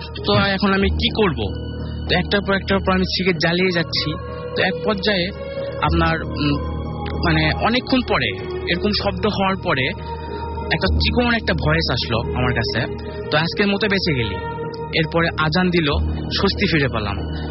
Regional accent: Kolkata, West Bengal, India; now in Dhaka, Bangladesh; আমি কলকাতা থেকে এসেছি, বর্তমানে ঢাকা আইআইবিতে পড়াশোনা করতেছি বিবিএতে।

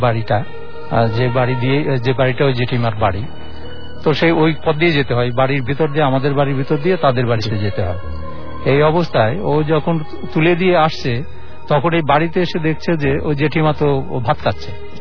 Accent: Rajbari, Dhaka Division, Bangladesh; আমার বাড়ি রাজবাড়ী সূর্যনগরে।

